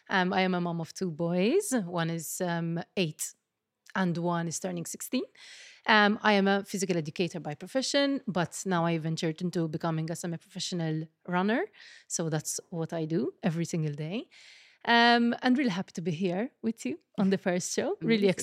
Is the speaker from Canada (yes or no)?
no; South Africa; now in Malta; I am South African. I've been living in Malta for 12 years. I'm on the wrong side of the 30s.